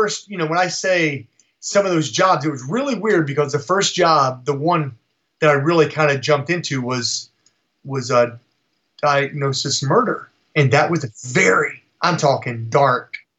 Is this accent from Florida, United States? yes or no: no; West Virginia, United States; I mean, listen, when I grew up in West Virginia, I had, and there, it could be there.